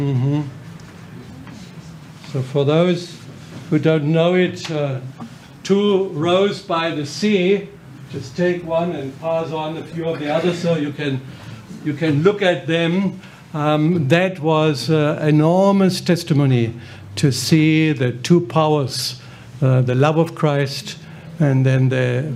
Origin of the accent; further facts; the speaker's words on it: Germany; English is a second language; especially also people in my home country, in Germany